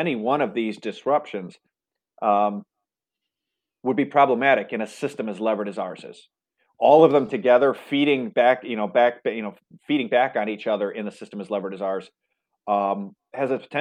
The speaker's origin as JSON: {"language": "English", "country": "United States", "said": "I'm an American, I hold dollars."}